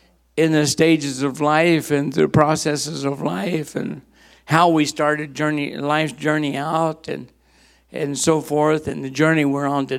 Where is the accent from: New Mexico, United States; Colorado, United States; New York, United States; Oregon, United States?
New Mexico, United States; I grew up in New Mexico, so that's why I had horny toes.